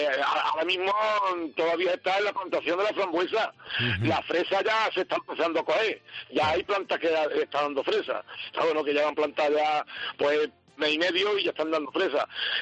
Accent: Andalusia, Spain; Claro, ahora mismo, mi gente de mi pueblo no podemos salir del pueblo, de porque claro. Yo para el condado, no voy por allí. Aquí, me he enterado yo hace una semana que había 64 personas en mi pueblo con corona

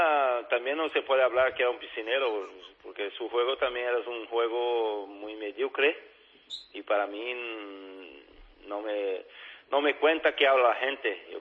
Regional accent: Brazil; Spanish is a second language; Yo como soy brasileño

